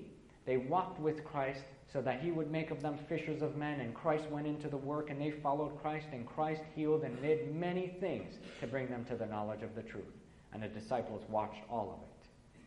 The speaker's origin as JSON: {"language": "English", "region": "New York", "country": "United States", "lives_now": "Nebraska, United States", "said": "I'm a New Yorker here in Nebraska."}